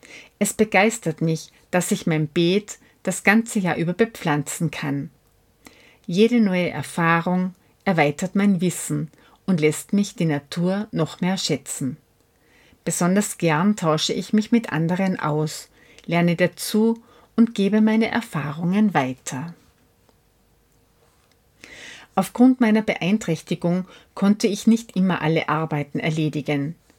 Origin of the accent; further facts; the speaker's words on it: Göfis, Vorarlberg, Austria; now in Altenstadt, Austria; Altenstädterin, zugezogen aus Göfis. Seit fast 21 Jahren lebe ich in Altenstadt, doch meine Heimat liegt in Göfis.